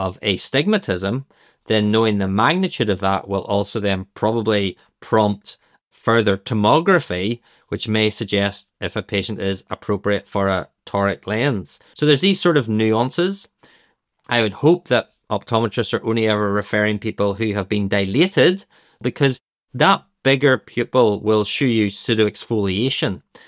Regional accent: Northern Ireland, United Kingdom; accent: Northern Irish; with my Northern Ireland accent

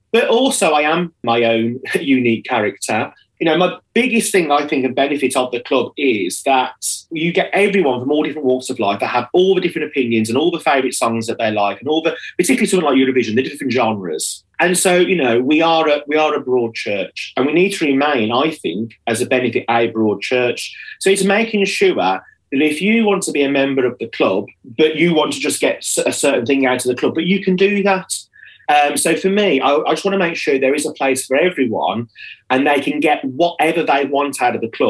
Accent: Birmingham, West Midlands, United Kingdom; So I'm originally from Birmingham

